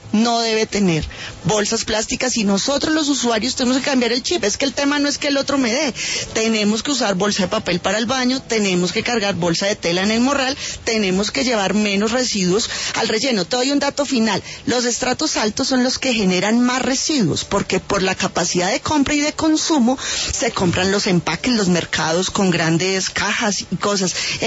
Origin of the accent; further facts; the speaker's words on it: Colombia; nosotros los colombianos